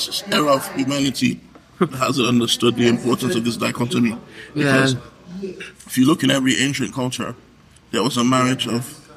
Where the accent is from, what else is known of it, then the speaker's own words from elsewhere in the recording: Kaduna, Kaduna State, Nigeria; From the north. Shout out to Kaduna. Anyway, I'm from northern Nigeria. And my people have a specific style of barbecue.